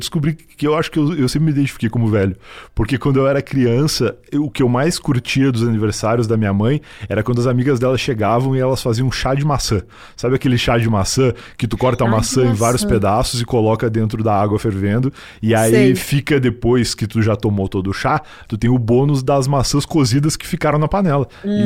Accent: Rio Grande do Sul, Brazil; now in São Paulo, Brazil; eu saí do Rio Grande do Sul pra morar em São Paulo

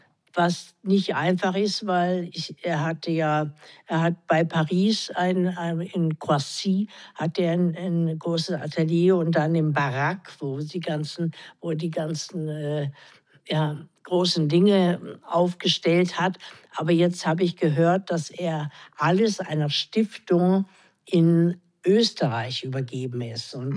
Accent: Bonn, North Rhine-Westphalia, Germany; ich bin ja in Bonn aufgewachsen

